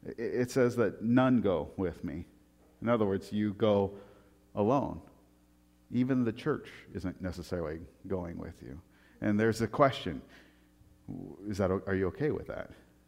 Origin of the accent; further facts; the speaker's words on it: Portland, United States; You know, and I grew up in Portland, you know.